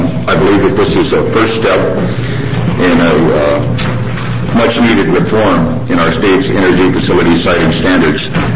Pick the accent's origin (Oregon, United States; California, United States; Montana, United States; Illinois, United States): Oregon, United States; Eugene; born there; I was born in Eugene, spent most of my life on the west side of the mountains because I thought that's where we made money.